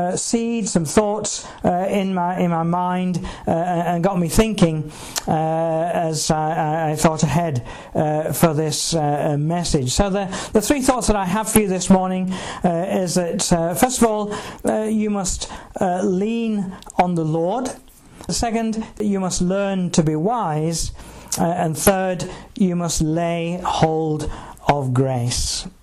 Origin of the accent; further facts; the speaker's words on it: England, United Kingdom; the north, not far actually from the border with Yorkshire, and around something like 8 miles from my hometown, my home village, is the village of Haworth.